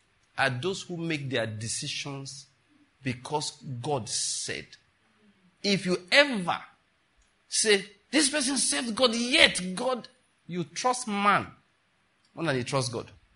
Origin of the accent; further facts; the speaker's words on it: Ondo, Nigeria; I'm from Ondo State, naturally speaking.